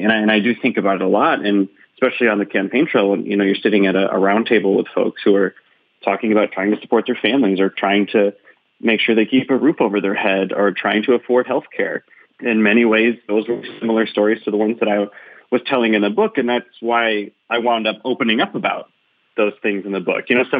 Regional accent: Michigan, United States; When I was young, growing up in Northern Michigan, whether it was the government or my church or my peers or the social groups that I was

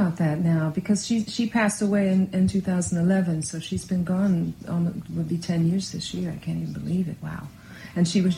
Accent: Philadelphia, Pennsylvania, United States; even my youth in the 70s, growing up in Philadelphia, like racially, it was horrible.

